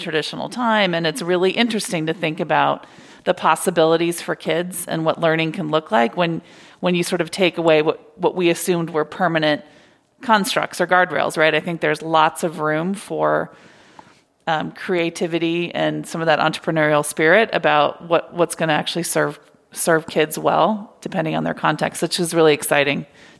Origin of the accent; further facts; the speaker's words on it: Minnesota, United States; growing up in Minnesota, snow days were like so key when we got a snow day.